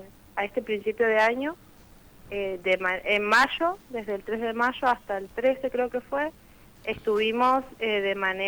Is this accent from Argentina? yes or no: yes; Andacollo, Neuquén, Argentina; yo soy de Andacollo, y poderme ir a Las Ovejas a estudiar es un golazo.